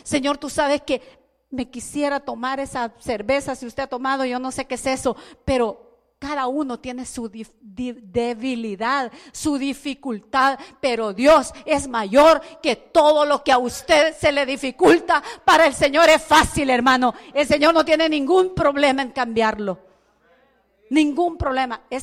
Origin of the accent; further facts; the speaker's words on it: El Salvador; yo vengo, mire, desde El Salvador, es lejos. No vengo desde Tampa, aquí, vengo desde El Salvador